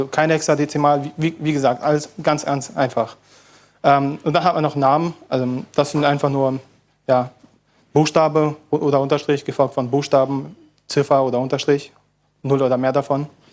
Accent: Berlin, Germany; Ich komme aus Berlin, aber studiere an der TH Brandenburg

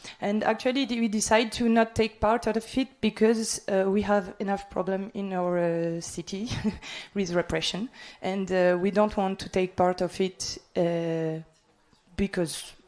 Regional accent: Toulouse, Occitania, France; English is a second language; and we are from Toulouse.

